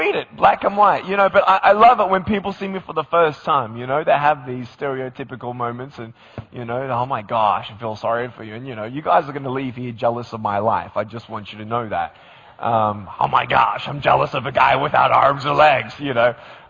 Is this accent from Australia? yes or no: yes; Australia; accent: Australian; now in Los Angeles, United States; I'm still keeping my accent as much as I can. Excuse me, I've been in LA for 2.5 years now. So do I still sound Australian to you?